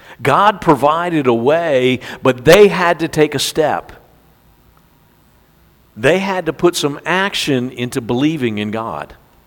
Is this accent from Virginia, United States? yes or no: yes; Chicks Beach, Virginia, United States; From where I grew up on the Chesapeake Bay at a place called Chicks Beach, it was 17 and a half miles across to the eastern shore.